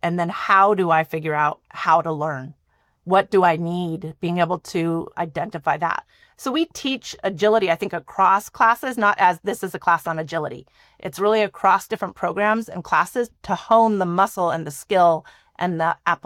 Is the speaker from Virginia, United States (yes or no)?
no; Maine, United States; I grew up in Maine in the Northeast, and I've only spoken English through my life.